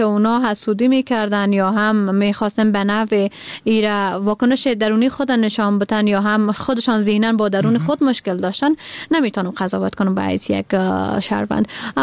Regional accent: Badakhshan, Afghanistan; born there; من در بدخشان متولد شدیم و زادگاهم بدخشان است.

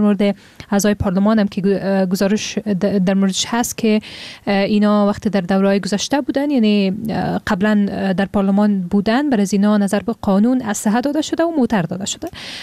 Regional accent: Afghanistan; به عنوان یک افغان

